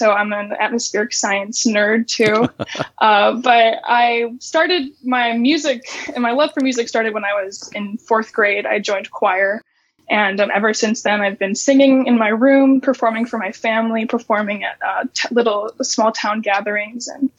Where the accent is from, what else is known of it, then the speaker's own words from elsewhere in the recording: Ogden Dunes, Indiana, United States; So I grew up in Northwest Indiana. I grew up in Ogden Dunes, which is a little tiny town next to the Indiana Dunes.